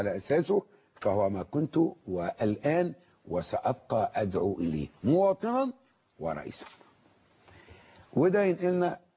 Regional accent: Egypt; اللي بيننا كمصريين

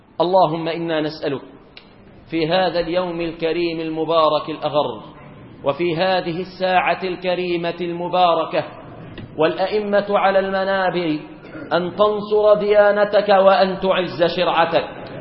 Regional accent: Egypt

